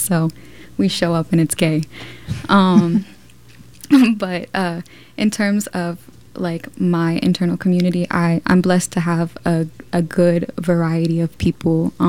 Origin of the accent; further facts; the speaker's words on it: South Carolina, United States; I came from South Carolina